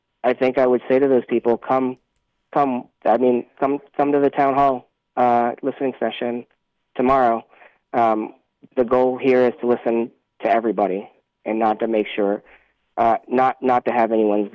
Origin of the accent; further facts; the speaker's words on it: Georgia, United States; now in Wyoming, United States; so I'm not from Wyoming. I know that might be surprising to some people, but born and raised in Georgia.